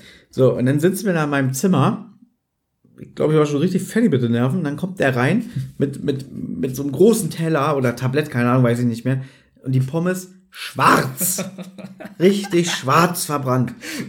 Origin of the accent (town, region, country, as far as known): Berlin, Germany; born or raised there